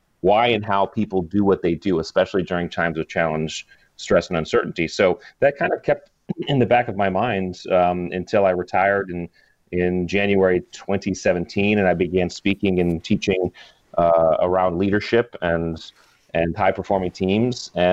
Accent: New England, United States; Well, I grew up in New England, joined the Navy in mid-90s, went to the SEAL teams, and spent a career with the Navy SEALs.

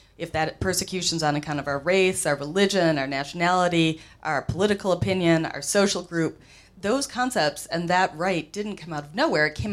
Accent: Minnesota, United States; I'm white, and I'm, you know, short, I'm non-threatening, I'm Minnesotan

